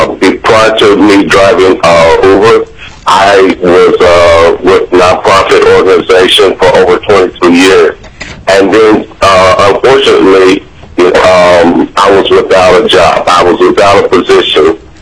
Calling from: Seattle, Washington, United States; I'm calling from Seattle, Washington.

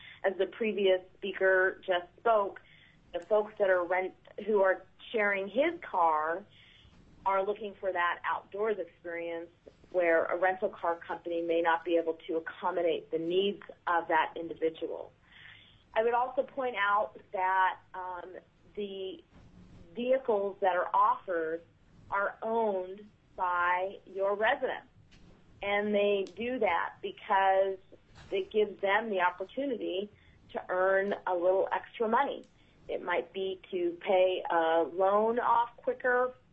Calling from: Helena, Montana, United States; I am actually in Helena, Montana today.

